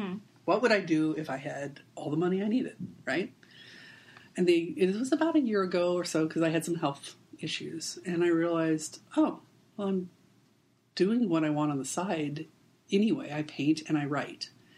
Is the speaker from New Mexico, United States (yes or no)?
yes; Albuquerque, New Mexico, United States; now in Los Angeles, United States; Albuquerque.